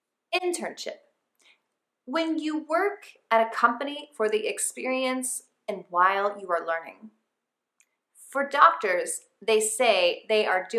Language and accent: English; Madrid, Community of Madrid, Spain; I'm from Madrid. Have you ever been there?